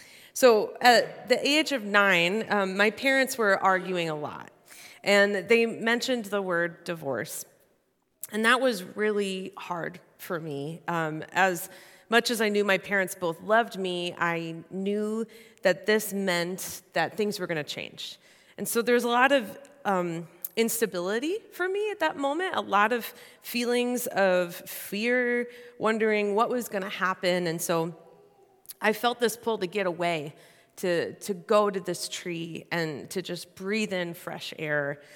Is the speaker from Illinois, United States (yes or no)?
yes; Richland Park, Illinois, United States; this is a picture of a tree in the backyard that I grew up in Richland Park, Illinois.